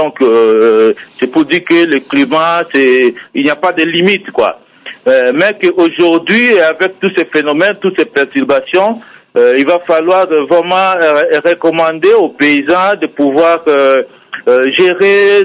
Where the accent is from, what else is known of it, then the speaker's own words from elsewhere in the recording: DR Congo; chez nous en RDC